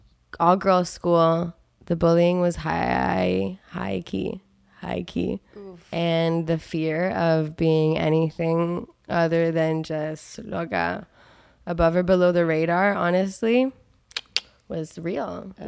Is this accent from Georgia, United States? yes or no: no; Miami, Florida, United States; All right, I grew up in Miami, probably like the two of you.